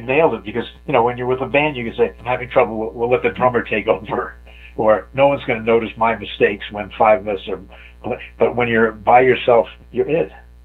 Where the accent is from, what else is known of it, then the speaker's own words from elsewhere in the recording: Providence, Rhode Island, United States; When I was a kid, growing up in Providence, the word we used for our rear end was not fanny, not tuchus.